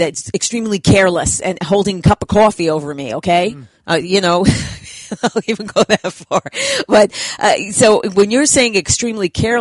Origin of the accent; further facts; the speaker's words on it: United States; And as an American, I think all Americans that, you know, care about this country